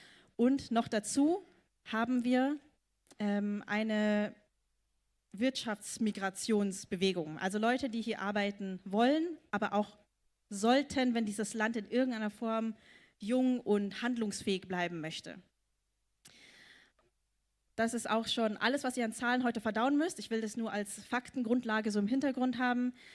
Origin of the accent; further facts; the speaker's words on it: Bavaria, Germany; wie ich zum Beispiel aufgewachsen bin in Niederbayern. Einziges Ausländerkind in einem Gymnasium mit über 1.000 SchülerInnen.